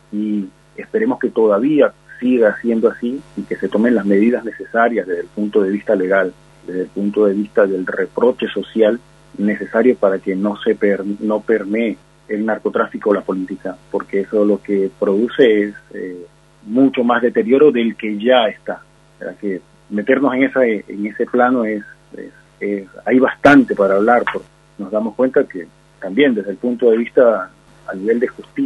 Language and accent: Spanish; Colombia; now in Argentina; Cosa que, de donde yo vengo, es muy frecuente. Yo soy de Colombia